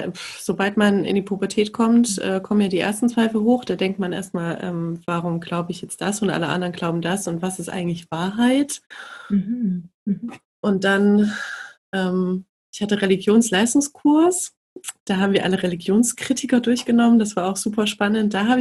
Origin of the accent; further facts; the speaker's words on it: Leipzig, Saxony, Germany; ich komme aus Leipzig, habe 3 Kinder.